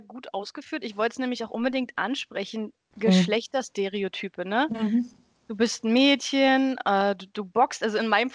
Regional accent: Germany; born there; ich bin sozusagen in der DDR geboren, also oder produziert, sagen wir es mal so, ich habe noch eine DDR-Geburtsurkunde. Ich bin, wenn man so will, Ostpreußin

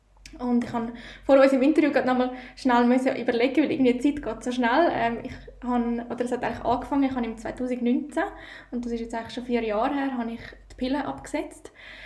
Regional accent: Zurich, Switzerland; Ich komme aus der Region Zürich.

